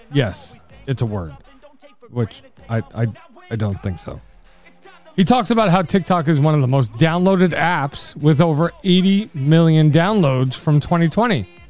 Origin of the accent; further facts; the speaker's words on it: New York, United States; accent: New York; But I assure you, that's just my New York accent and years of experience in this field.